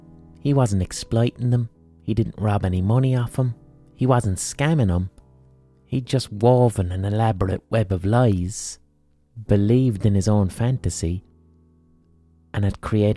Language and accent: English; Limerick, Munster, Ireland; Now, I'm from the south of Ireland, I'm from Limerick.